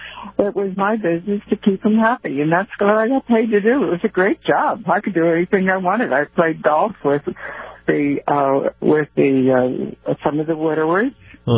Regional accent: Delaware, United States; now in Florida, United States; And I grew up in Delaware.

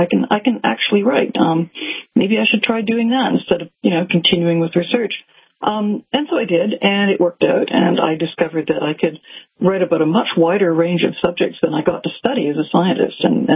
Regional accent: Toronto, Ontario, Canada; born there; I was born in Toronto. It's a big city.

